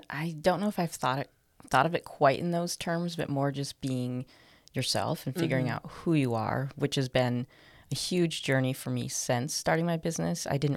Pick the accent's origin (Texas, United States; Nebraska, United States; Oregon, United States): Oregon, United States; The Dalles; I grew up in the Dalles, Oregon. Sometimes I joke, have you ever played the Oregon Trail game? And it's on there.